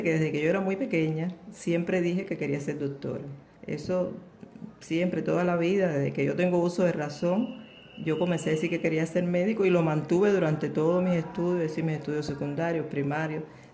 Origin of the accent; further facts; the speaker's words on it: Havana, Cuba; born there; Sí, nací aquí en La Habana. Y por azares de la vida fui allá con mi familia, mi mamá me mandó para allá y ahí tuve toda mi formación con mi abuela materna, que fue prácticamente quien me crió, y mis tías maternas.